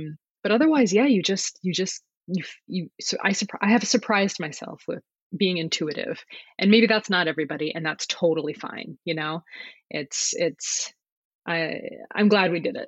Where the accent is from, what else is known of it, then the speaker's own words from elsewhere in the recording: Connecticut, United States; now in San Francisco, United States; No, I grew up in Connecticut. I moved.